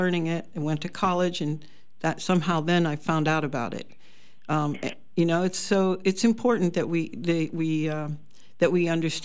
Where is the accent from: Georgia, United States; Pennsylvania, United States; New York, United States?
Pennsylvania, United States; I grew up in the Pittsburgh area.